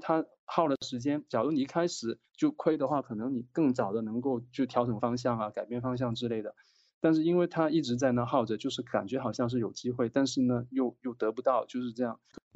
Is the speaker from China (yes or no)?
yes; Guangdong, China; now in Beijing, China; 然后我是广东人，我现在在北京。